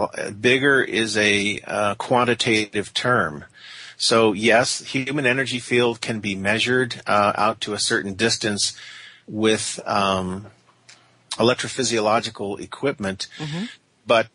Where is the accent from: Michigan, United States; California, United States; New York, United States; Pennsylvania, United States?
California, United States; San Diego; now in Calgary, Canada; Like, for instance, I'm from San Diego, and we're talking now from Calgary, Canada, because I have many students here also, as well as in the United States, so I live here part-time too.